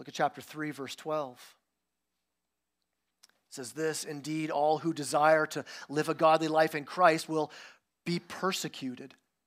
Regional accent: Canada; I'm Canadian

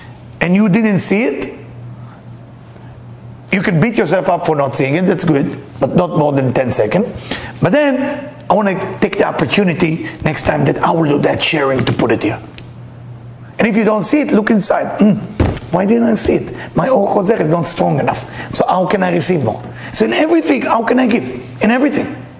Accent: New York, United States; Well, you know me, Leo, I'm tough, I'm New Yorker, he's California

